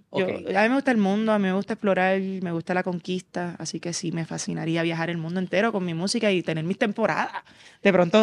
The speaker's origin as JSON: {"language": "Spanish", "country": "Puerto Rico", "tie": "born or raised there", "also_born_or_lived": "New Hampshire, United States", "said": "Yo nací en New Hampshire. Soy 100% puertorriqueña porque me crié en Puerto Rico desde un año. Mis dos apellidos son puertorriqueños. Mis papás son puertorriqueños."}